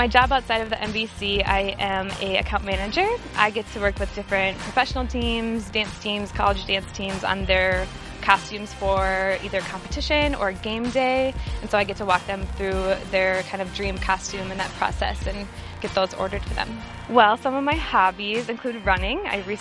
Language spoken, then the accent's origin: English; Minneapolis, Minnesota, United States; I'm from Minneapolis, Minnesota, and this is my sixth year on the team.